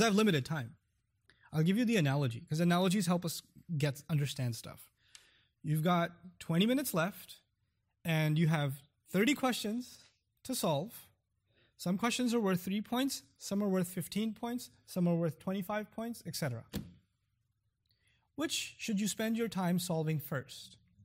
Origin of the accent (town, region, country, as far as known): Pakistan